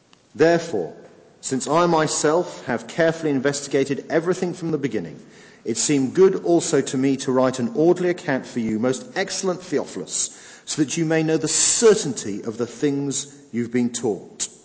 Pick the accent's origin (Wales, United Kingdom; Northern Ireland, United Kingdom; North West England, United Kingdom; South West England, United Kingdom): Wales, United Kingdom; and I'm Welsh.